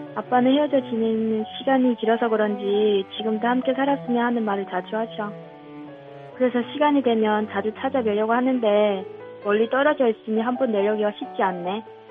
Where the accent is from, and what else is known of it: North Korea; born or raised there; now in South Korea